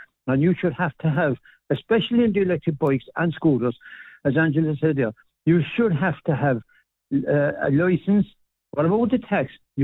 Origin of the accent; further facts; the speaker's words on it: Cork, Munster, Ireland; born and bred in Cork City, that's all I'm worth.